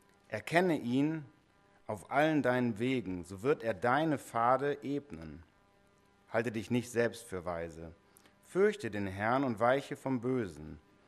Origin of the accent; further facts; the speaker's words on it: Nuremberg, Bavaria, Germany; now in Gummersbach, Germany; Ich bin Oberberger eigentlich, ich bin in Nürnberg mal groß geworden, aber 15 Jahre weg vom Oberberg und dann wieder reinkommen